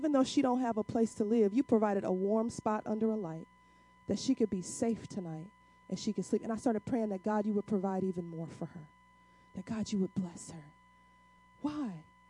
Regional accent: Missouri, United States; I'm originally from Missouri. My family's from Alabama.

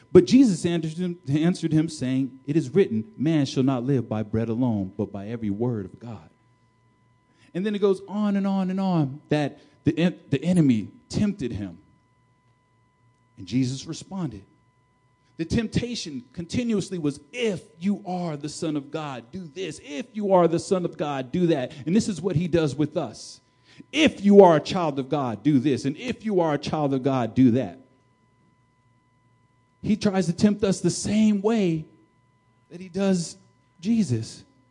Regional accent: New Jersey, United States; Because I'm from Jersey. So I've been born here, and I know what it's like to have to prepare for hurricane season.

